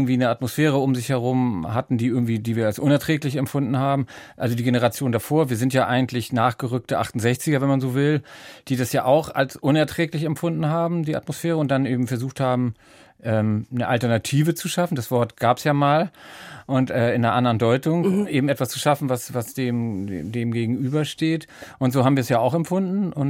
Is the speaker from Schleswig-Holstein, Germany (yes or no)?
yes; Timmendorfer Strand, Schleswig-Holstein, Germany; Ich komme ja auch daher, ich komme ja aus Timmendorfer Strand.